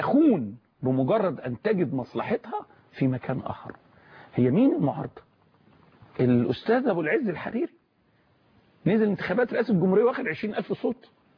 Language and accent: Arabic; Egypt